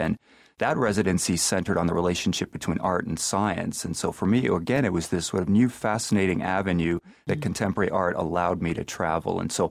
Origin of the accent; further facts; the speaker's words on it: Toronto, Ontario, Canada; I'm from Toronto, Canada, originally. I did my undergraduate at the University of Toronto, then left and did my master's at Bard College in upstate New York in Annandale and Hudson, but then soon after went back across the border and curated in Winnipeg